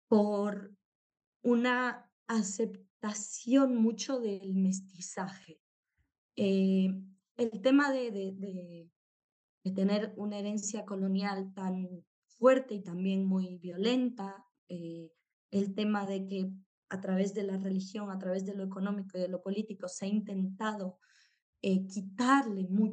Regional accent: Ecuador; pero como ecuatorianos, me parece que es la lucha como más grande

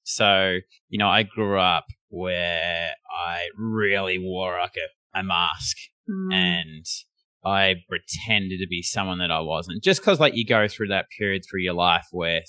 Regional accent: Australia; accent: Australian; I was kind of like, because I was dealing with a lot of Americans, I thought, oh, they're going to hear my accent and then they're going to be like turned off. But that's what I learned. They like the Aussie accent.

